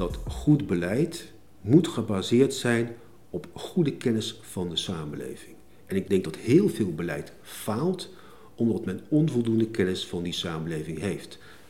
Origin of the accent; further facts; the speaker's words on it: Leidschendam, South Holland, Netherlands; also born or lived in The Hague; Ik kom natuurlijk uit een beschermd middenklasse gezin. Geboren in Den Haag, opgroeiend in Leidschendam.